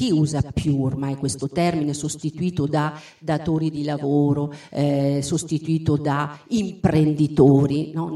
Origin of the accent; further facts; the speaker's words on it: Abruzzo, Italy; perché alla Sevel di Val di Sangro in Abruzzo, dove appunto c'è anche il mio paese